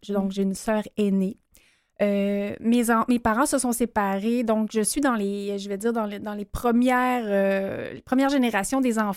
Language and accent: French; Saint-Agapit, Quebec, Canada; je viens d'un petit village en banlieue de Québec, mais un petit village. Oui, un village en banlieue de Québec qui se nomme Saint-Agapi de Lotbinière.